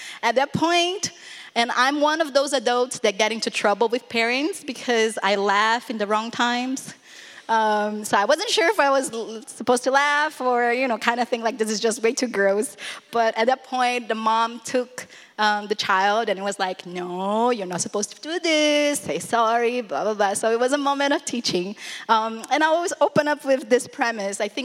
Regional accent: Brazil; and I'm from Brazil.

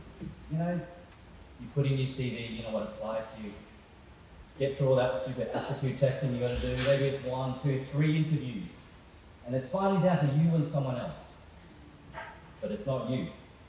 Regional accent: Australia; now in Shanghai, China; I'm from Australia, so that's what my weird accent's all about.

